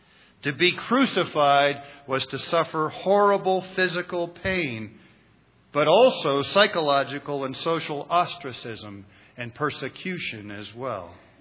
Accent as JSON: {"language": "English", "town": "Columbus", "region": "Ohio", "country": "United States", "tie": "born or raised there", "said": "I remember growing up in St. Agnes Roman Catholic Church in Columbus, Ohio."}